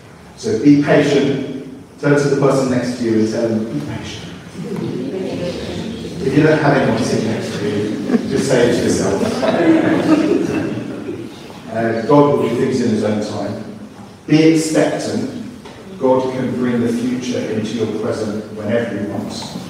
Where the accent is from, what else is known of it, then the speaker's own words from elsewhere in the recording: Cyprus; I'm from Cyprus, right? In Cyprus, the most popular word is tomorrow.